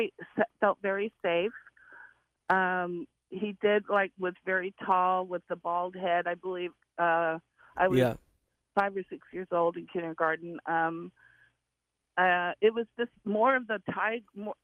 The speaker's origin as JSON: {"language": "English", "town": "San Francisco", "region": "California", "country": "United States", "tie": "born or raised there", "lives_now": "Marin County, United States", "said": "I grew up in San Francisco in Presidio Heights."}